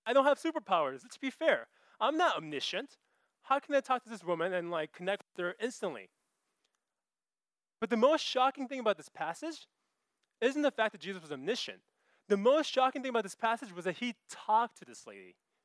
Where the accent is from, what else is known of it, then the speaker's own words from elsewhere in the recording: California, United States; So growing up in the Bay Area, I realized that things have been changing pretty rapidly around us.